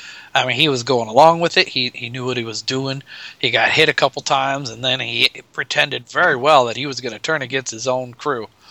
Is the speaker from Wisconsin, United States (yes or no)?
no; Omaha, Nebraska, United States; from Omaha, or Nebraska.